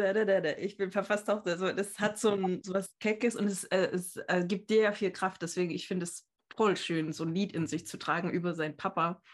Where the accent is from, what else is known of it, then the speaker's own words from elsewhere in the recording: Saxony, Germany; Ich bin ja aus Sachsen ursprünglich